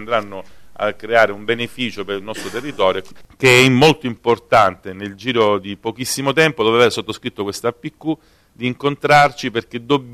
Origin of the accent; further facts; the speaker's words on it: Calabria, Italy; noi come calabresi Gioia Tauro puntiamo la massima attenzione